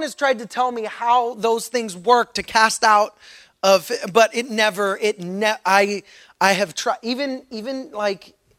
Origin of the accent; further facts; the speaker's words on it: Pittsburgh, Pennsylvania, United States; So on the way, we stop at a place in Pennsylvania, is where I grew up in Pittsburgh. Go Steelers. I grew up in Pittsburgh